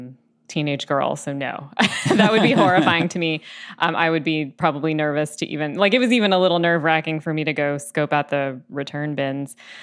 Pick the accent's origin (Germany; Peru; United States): United States; New York; my experience is a little different because I grew up in the New York City suburbs